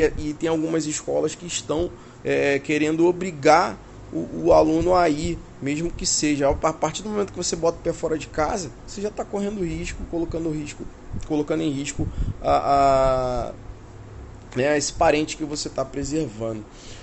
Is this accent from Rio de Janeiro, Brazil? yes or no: yes; Rio de Janeiro, Brazil; eu sou do Rio de Janeiro, né?